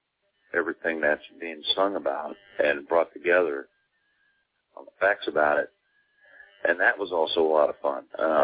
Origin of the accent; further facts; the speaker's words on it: Texas, United States; See, I grew up in Texas. I have a ranch now with horses everywhere.